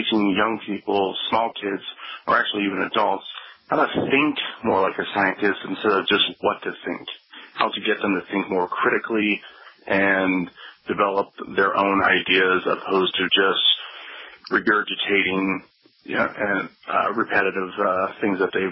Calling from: Phoenix, Arizona, United States; I'm calling from Phoenix, Arizona.

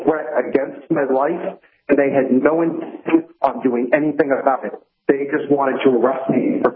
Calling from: New Hampshire, United States; So throughout the time they have passed here in Merrimack County

